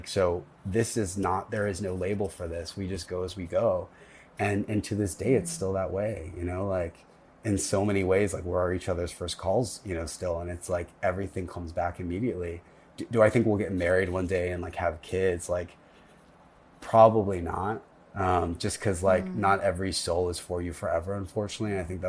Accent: Tennessee, United States; like I'm from Tennessee. And so I think that's like, that's where it lands.

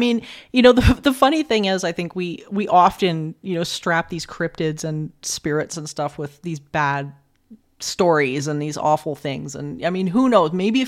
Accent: Edmonton, Alberta, Canada; I'm from Edmonton in Alberta, and it's interesting here because there is an extensive tunnel system.

